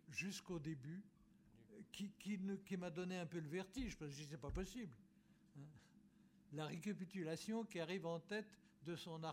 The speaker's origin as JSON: {"language": "French", "town": "Paris", "region": "Île-de-France", "country": "France", "tie": "born there", "said": "après tout, je suis né à Paris."}